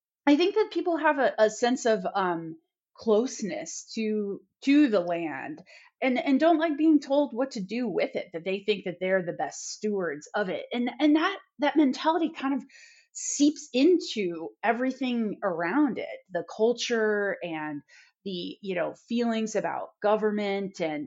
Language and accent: English; Oregon, United States; because I was raised in Oregon